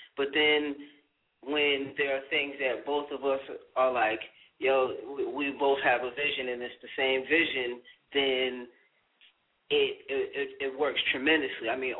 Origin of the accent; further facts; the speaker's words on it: Boston, Massachusetts, United States; now in Los Angeles, United States; I'm from Boston, Massachusetts. I'm a big Red Sox, Celtics, Patriots, Bruins fan. Grew up in Boston, Mattapan, Mass., and now I reside in Los Angeles, California, Hollywood, and been out here for about two and a half years.